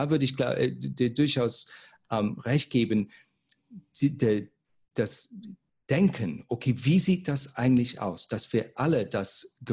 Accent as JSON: {"language": "German", "town": "Cologne", "region": "North Rhine-Westphalia", "country": "Germany", "said": "Ich als Kölner bin irgendwie auch Miteigentümer von RWE."}